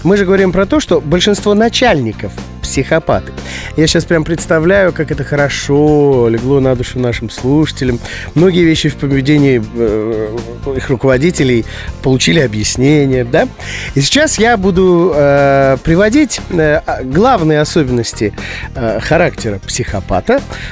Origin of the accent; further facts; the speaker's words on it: Armenia; Нет, Ев, просто ты блондинка, а я армянин. Лысый.